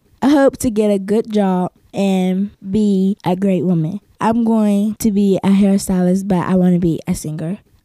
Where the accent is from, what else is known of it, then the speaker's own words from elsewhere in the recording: Pennsylvania, United States; I'm 11 years old and I'm from the Hill District.